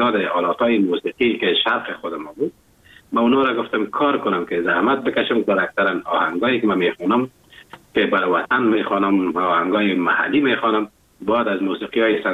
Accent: Afghanistan; now in Germany; اینایی بود که وقتی که من اروپا آمدم، آلمان آمدم، تشویق هموطنها و تشویق تعداد زیاد از افغانهای ناظرینم

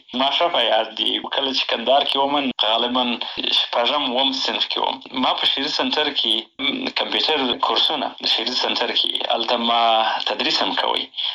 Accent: Helmand, Afghanistan; also born or lived in Bagram / Pakistan / Kandahar / Nangarhar; زه په باګرام کې پیدا شوی یم. او وروسته د هغې نه مې فامیل هجرت ته اړ شوی و، پاکستان ته تللی و د یو څه موده ورې وخت. هغې نه وروسته بیا بېرته راغلی یو په هلمند کې.

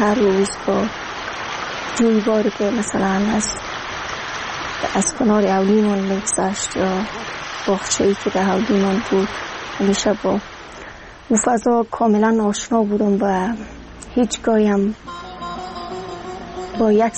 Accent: Badakhshan, Afghanistan; also born or lived in Peshawar, Pakistan; یک مدتی هم همونجا زندگی کردم و بعدش هم آمدم به زادگاه اصلی ما که بدخشان است و محلی است که در دامنه هایش پدرم به دنیا آمد، مادرم به دنیا آمد و من اتفاقا در اوجا به دنیا نیامدم

